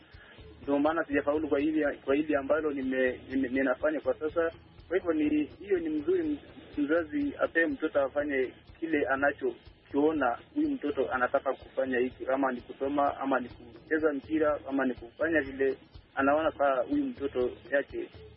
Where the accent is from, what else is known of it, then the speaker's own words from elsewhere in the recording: Kenya; nimetoka Kenya.